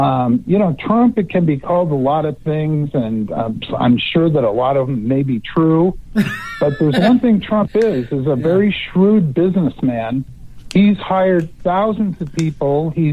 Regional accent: Oregon, United States; And I was up in my home state of Oregon last year

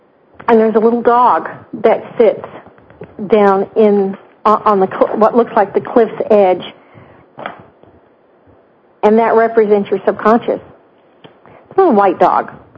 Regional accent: Texas, United States; I'd never seen snow. I came from Texas.

